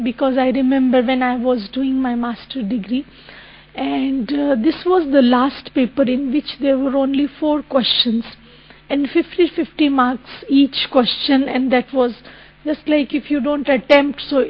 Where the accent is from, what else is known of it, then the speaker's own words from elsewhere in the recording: Mount Abu, Rajasthan, India; everybody knew me that I'm from Mount Abu and, you know, from Brahma Kumaris.